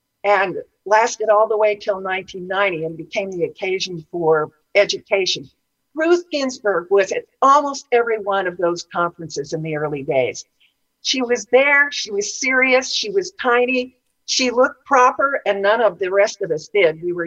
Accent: California, United States; I was born in California and grew up in the mountains, and so this was my first big trip to the other coast.

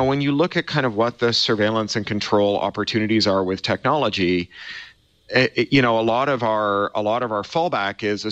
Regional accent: Canada; also born or lived in United Kingdom; I'm Canadian and British, not Canadian and American.

